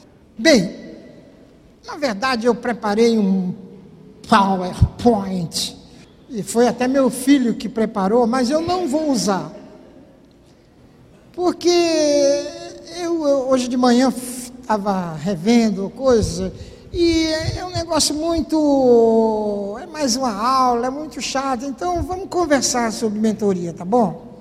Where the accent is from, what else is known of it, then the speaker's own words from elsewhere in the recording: Recife, Pernambuco, Brazil; E tive a boa educação presbiteriana, obviamente. Não sou de Goiás, nem de São Paulo, sou de Recife.